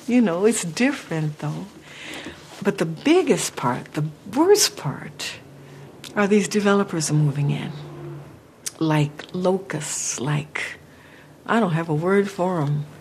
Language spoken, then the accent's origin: English; Chicago, Illinois, United States; moved away as an adult; now in Los Angeles, United States; I'm from Chicago. Came out here to get into the performing thing, like a million other fools. And Highland Park was affordable, close to everything we needed, and we had the perfect little house.